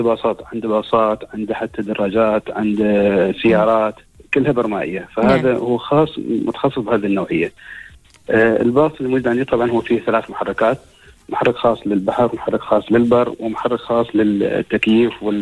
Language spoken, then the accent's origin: Arabic; Khasab, Musandam, Oman; احنا عندنا في ولاية خصب مثل أي ولاية في بلدنا عمان